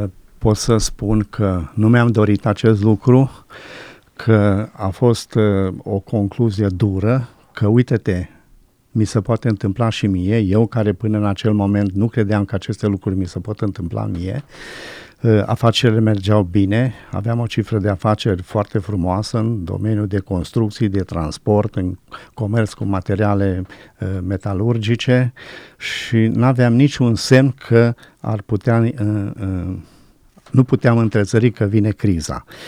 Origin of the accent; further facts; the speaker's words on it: Curtici, Arad County, Romania; La 21 de ani l-am mărturisit pe Dumnezeu în apa botezului în orașul meu natal, în Curtici. Fac parte dintr-o familie de baptiști.